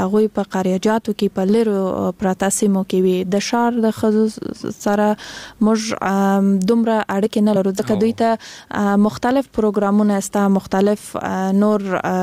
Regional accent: Kandahar, Afghanistan; زه خپل د کندهار د ولایت یم

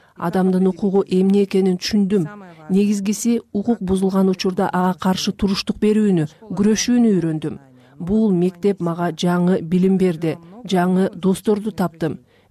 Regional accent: Kyzyl-Kiya, Batken Region, Kyrgyzstan; Менин кичи мекеним Кызыл Кыя шаарында

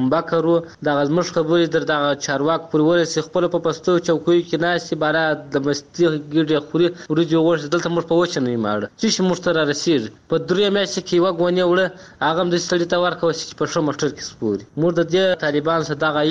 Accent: Helmand, Afghanistan; موږ د هلمند یو.

